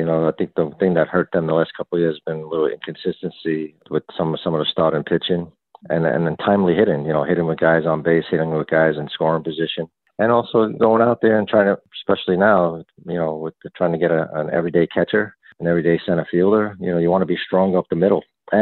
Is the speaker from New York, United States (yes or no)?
yes; Brooklyn, New York, United States; Well, being born and raised in Brooklyn and growing up a Met fan and rooting for that team growing up